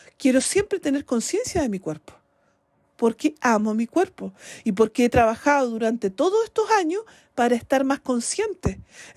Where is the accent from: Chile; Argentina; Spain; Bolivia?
Chile; Bueno, soy chilena, es parte de la vida.